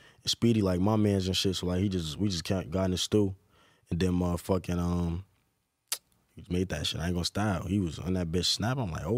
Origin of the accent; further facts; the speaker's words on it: Newark, New Jersey, United States; Nobody in Jersey is coming like me. Like, especially when I'm from Newark.